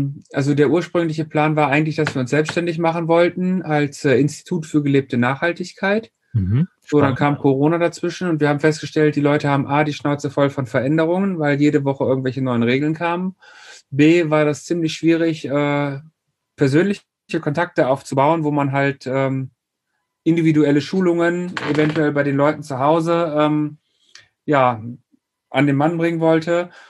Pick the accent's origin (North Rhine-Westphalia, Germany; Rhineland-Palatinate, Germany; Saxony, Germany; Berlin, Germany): North Rhine-Westphalia, Germany; Krefeld; Ich komme noch aus Krefeld